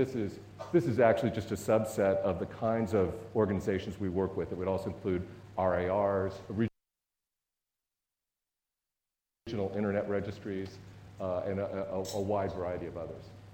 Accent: California, United States; accent: American; first language English; I'm from California. I'm a native English speaker, speak with an American accent.

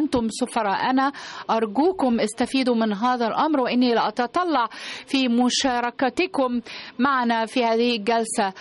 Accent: Egypt; فقلت أن أعود بذلك إلى بلدي مصر

